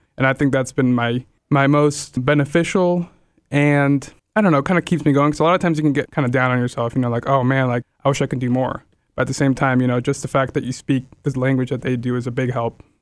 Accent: Minneapolis, Minnesota, United States; now in Chattanooga, United States; Growing up in Minneapolis, huge city, there's resources left and right.

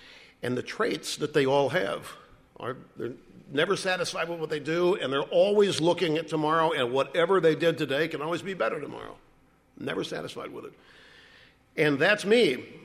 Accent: Cape Girardeau, Missouri, United States; Where we grew up in Cape Girardeau, you lived there year-round, and maybe one family had a summer home in Michigan.

